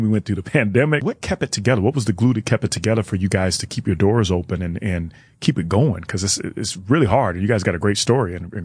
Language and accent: English; Chicago, Illinois, United States; I'm really from Chicago and Chris is from Detroit.